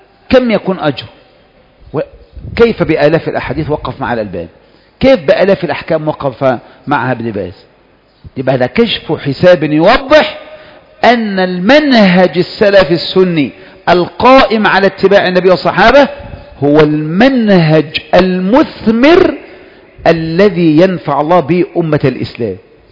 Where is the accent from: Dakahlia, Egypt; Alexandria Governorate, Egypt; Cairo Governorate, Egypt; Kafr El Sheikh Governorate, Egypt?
Kafr El Sheikh Governorate, Egypt; now in Faiyum, Egypt; أنا منين أصلا؟ أنا منين؟ أنا في الفيوم أو جاي لك الفيوم، أنا منين أصلا؟ أنا من كفر الشيخ،